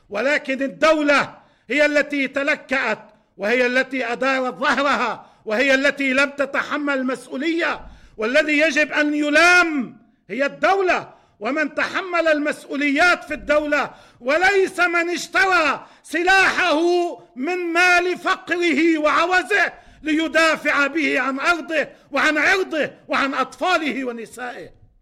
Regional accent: Bazouriyeh, South Governorate, Lebanon; نحن أنا كنت بالضيعة، ضيعتنا البيزوري

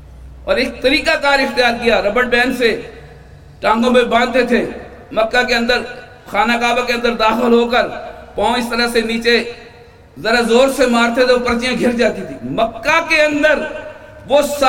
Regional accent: Punjab, Pakistan; لاہور کے قریب ہمارا علاقہ ہے

